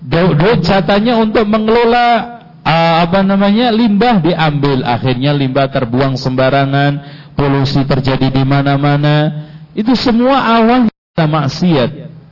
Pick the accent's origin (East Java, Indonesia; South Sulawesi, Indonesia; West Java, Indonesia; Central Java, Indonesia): East Java, Indonesia; Lamongan; Tapi yang penting jangan kayak orang di Jawa Timur, daerah saya, Lamongan.